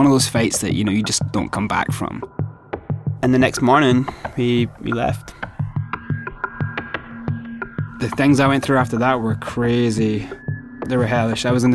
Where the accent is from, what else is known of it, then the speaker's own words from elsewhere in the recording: Scotland, United Kingdom; I stepped on stage and I just said … I'm Scottish.